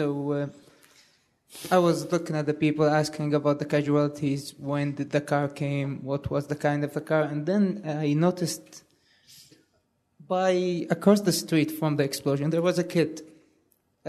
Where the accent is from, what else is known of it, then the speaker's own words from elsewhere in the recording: Iraq; from Iraq.